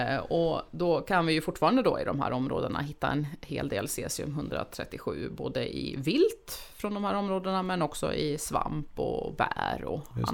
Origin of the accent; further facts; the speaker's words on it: Uppland, Sweden; jag har vuxit upp i Uppland